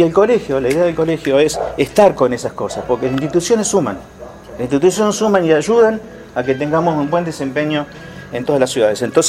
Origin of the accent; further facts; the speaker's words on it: Junín, Buenos Aires Province, Argentina; Y cuando vuelvo a Junín, yo soy oriundo de Junín